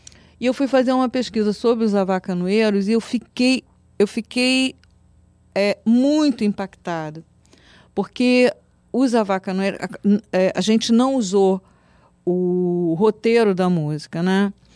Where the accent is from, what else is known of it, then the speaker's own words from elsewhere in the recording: Rio de Janeiro, Brazil; E a gente é do Grajaú, a gente é da zona norte do Rio, né?